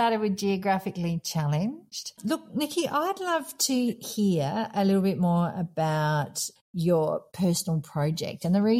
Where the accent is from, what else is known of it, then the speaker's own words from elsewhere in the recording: Australia; now in Qatar; I'm an Aussie based here in Qatar